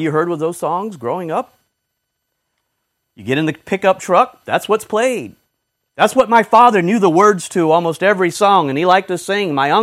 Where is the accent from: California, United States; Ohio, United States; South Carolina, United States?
South Carolina, United States; Blythewood; also born or lived in Columbia; I was born in Columbia, South Carolina. Many of you know that. The Bible Belt. My early childhood for a few years was spent in an elementary school in a small country town called Blythewood.